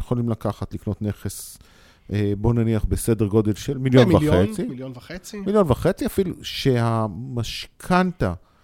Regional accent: Kiryat Motzkin, Haifa District, Israel; born there; בקריית מוצקין, עיר שאני מאוד אוהבת, נולדתי בה דרך אגב

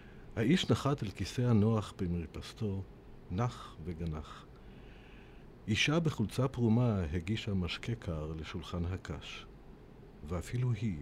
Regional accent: Ramat HaSharon, Central District, Israel; אני גדלתי ברמת השרון, וכשגדלתי ברמת השרון, באמת נורא נורא חם שם בקיץ, ביולי-אוגוסט.

